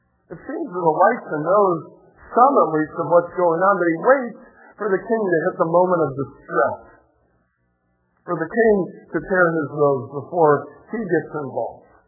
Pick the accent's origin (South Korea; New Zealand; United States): United States; Indiana; you all know I grew up in Indiana, and if I need to swim in clean water, I don't go to Spring Creek. I go and swim in Lake Michigan.